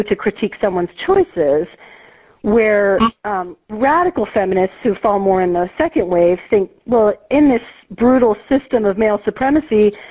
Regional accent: Albuquerque, New Mexico, United States; because the MANA conference is in my hometown this year in Albuquerque

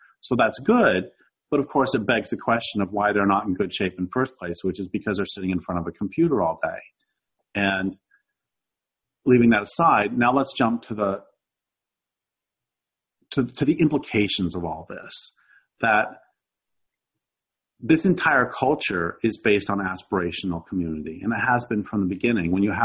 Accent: Nebraska, United States; born there; also born or lived in Maine / Colorado; my family moved. I was born in Nebraska, and then we moved to Maine, and then we moved back to Nebraska, and then we moved to Colorado.

